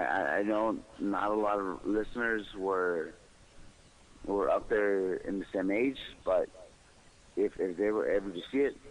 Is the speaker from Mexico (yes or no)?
yes; Mexico; also born or lived in Los Angeles; I lived in Mexico. I was born and raised in Mexico. Or I was born in LA, but I was raised in Mexico.